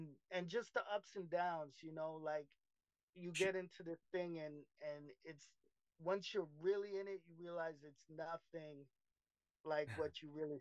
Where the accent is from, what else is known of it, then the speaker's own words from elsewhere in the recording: Jamaica; no, we're Jamaican. We're Jamaican.